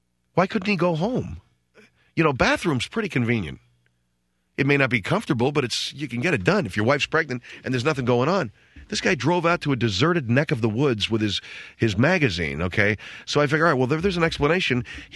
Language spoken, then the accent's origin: English; California, United States; in the case of my home state of California, you people would be interested to know, a lot of people never leave California